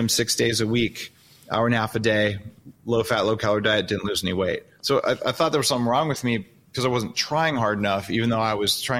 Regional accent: Albuquerque, New Mexico, United States; I grew up in Albuquerque.

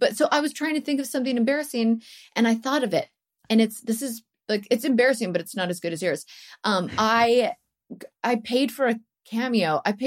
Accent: Canada; like I got introduced to him and I was like, I'm Canadian too.

